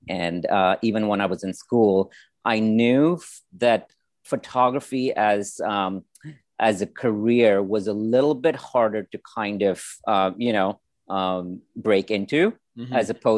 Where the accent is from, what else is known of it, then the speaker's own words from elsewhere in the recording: India; my background is obviously they see South Asian. I'm from India.